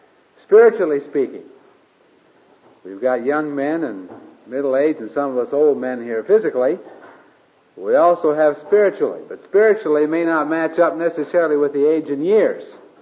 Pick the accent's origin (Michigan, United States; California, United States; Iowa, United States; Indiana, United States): Iowa, United States; I grew up and out in Iowa, in the corn state. You can probably tell I'm corn-fed. Grew up on a farm out there.